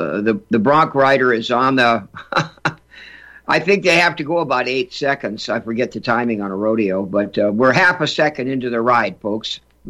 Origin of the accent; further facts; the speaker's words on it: North Dakota, United States; George is here with us from the East Coast. I'm here from North Dakota.